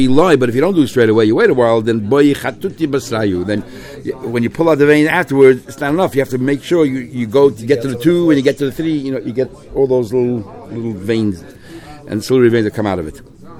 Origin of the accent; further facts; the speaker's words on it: United States; When I was growing up in America, the livers, everybody had to grill it at home.